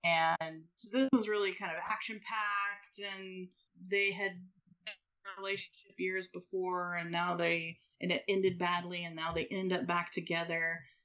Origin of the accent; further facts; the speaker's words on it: Texas, United States; I'm from Texas, I'm from the South.